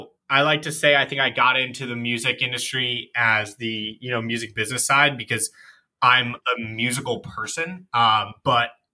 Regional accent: Madison, Connecticut, United States; So I grew up in Madison, Connecticut.

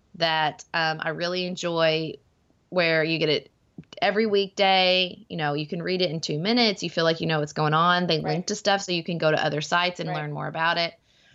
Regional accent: Paducah, Kentucky, United States; I can't imagine a town I'd rather serve more than my hometown of Paducah, where I'm raising my family.

